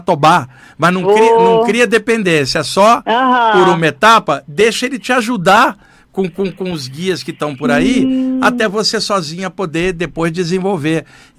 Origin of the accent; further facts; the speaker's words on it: Rio de Janeiro, Brazil; now in São Paulo, Brazil; Porque eu cresci no Rio, mas estou em São Paulo há 35 anos.